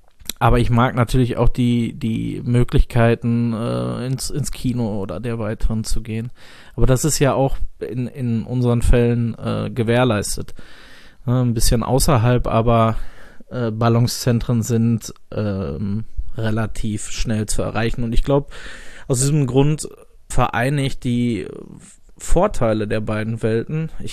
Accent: North Rhine-Westphalia, Germany; Ich bin halt im Ruhrgebiet aufgewachsen, jetzt aber auch nicht innenstadtnah, also schon in den, ja, bekannten Vororten von Großstädten, die ja so ein zuweilen Mix anbieten zwischen ländlichen Strukturen und städtischen.

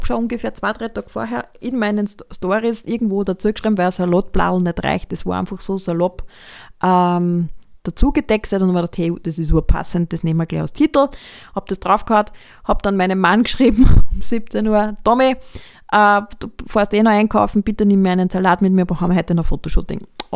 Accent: Lower Austria, Austria; Ich komme aus dem Weinviertel und von daher wissen wir, Weintrauben wachsen bei uns im September, Oktober.

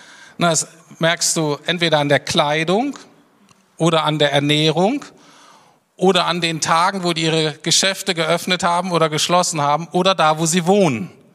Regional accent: Berlin, Germany; als Berliner

